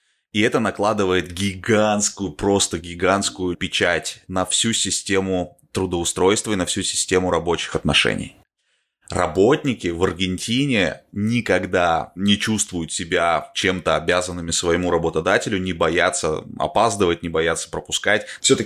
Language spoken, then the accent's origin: Russian; Novosibirsk, Novosibirsk Oblast, Russia; Вернулся в Россию, я жил в Новосибирске, я сам из Новосибирска.